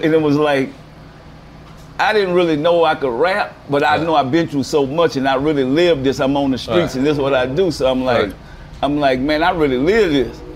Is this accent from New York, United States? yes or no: no; New Orleans, Louisiana, United States; So the white guy always introduced me because I told him I'm from New Orleans.